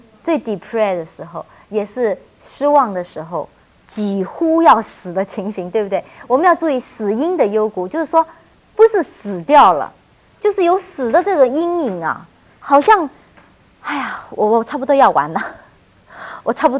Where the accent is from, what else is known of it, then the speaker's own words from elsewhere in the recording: China; 如果我们是中国人写毛笔字的时候